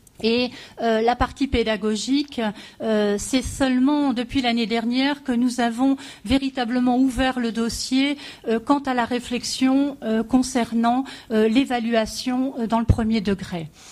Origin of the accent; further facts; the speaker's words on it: Hauts-de-France, France; J'interviens souvent, puisque je viens du Nord.